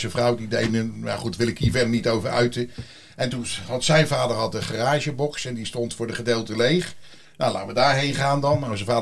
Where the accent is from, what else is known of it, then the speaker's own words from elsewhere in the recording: The Hague, South Holland, Netherlands; Ik kom uit Den Haag, hè.